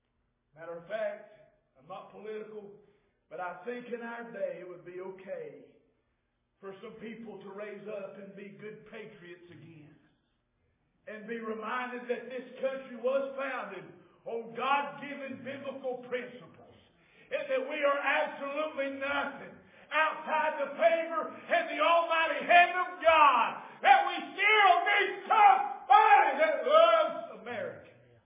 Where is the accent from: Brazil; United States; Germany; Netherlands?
United States; I would not want to be anybody else but an American.